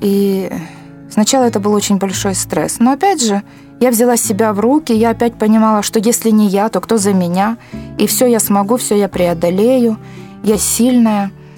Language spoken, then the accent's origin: Russian; Kiliya, Odesa Oblast, Ukraine; born there; Вообще я родилась в Одесской области, в городе Килия.